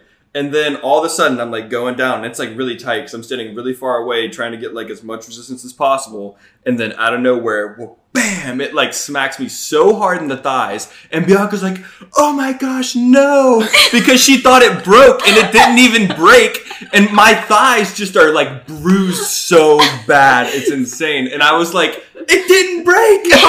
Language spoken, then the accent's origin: English; Charlotte, North Carolina, United States; Yeah, I was born here.